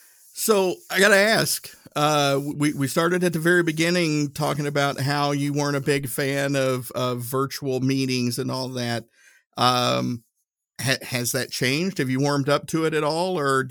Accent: Tennessee, United States; I remember growing up in Northeast Tennessee, going through German class

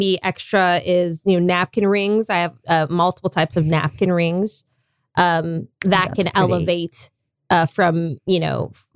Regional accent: Minnesota, United States; moved away as an adult; now in California, United States; So, again, I'm from Minnesota. Can't take the Northwoods out of a girl, even though she's been in California for 20 plus years.

